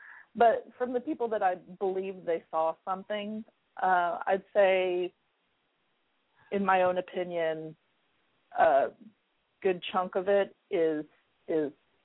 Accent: California, United States; I grew up north of San Francisco. I grew up in Northern California.

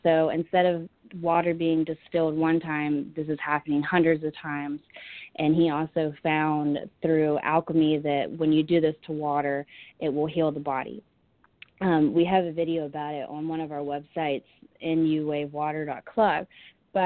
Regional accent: East Coast, United States; I grew up in the United States and basically spent most of my time on the East Coast.

